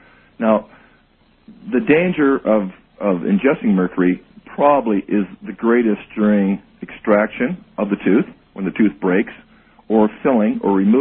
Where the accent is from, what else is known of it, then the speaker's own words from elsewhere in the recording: Canada; No, I'm a Canadian dentist.